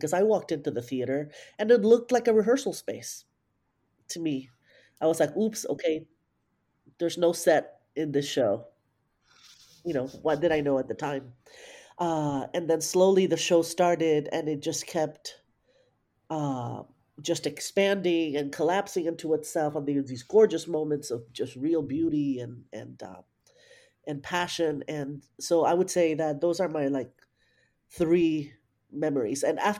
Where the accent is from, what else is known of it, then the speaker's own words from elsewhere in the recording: Puerto Rico; And I grew up in Puerto Rico